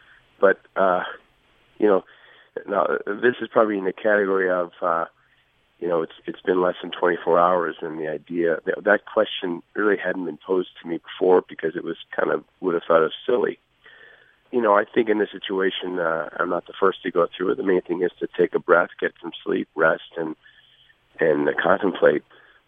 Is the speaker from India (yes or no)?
no; United States; I'm an American. I have values